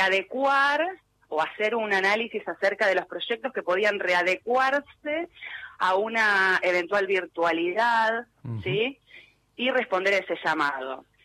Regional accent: Lomas del Mirador, Buenos Aires Province, Argentina; soy de Lomas del Mirador, de Partido de la Matanza.

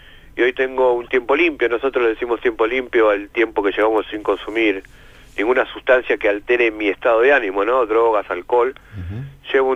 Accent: Buenos Aires, Argentina; Mira, yo soy de Buenos Aires

